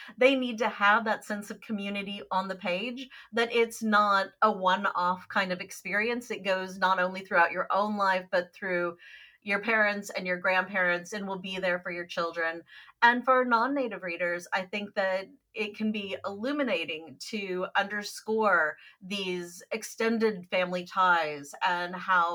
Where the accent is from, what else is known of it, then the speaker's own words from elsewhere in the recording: Kansas, United States; The first was that I grew up in Kansas, and like a lot of kids from that state